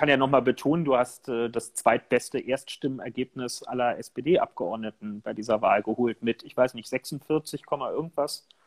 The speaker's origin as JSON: {"language": "German", "region": "Berlin", "country": "Germany", "said": "das lässt einen nochmal ganz anders auf dieses grundsätzlich als Berliner ja gewohnte Umfeld dort blicken."}